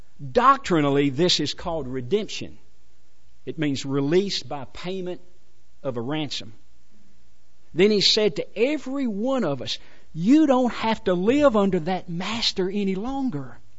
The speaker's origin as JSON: {"language": "English", "country": "United States", "said": "As an American, I confess I find myself somewhat confused"}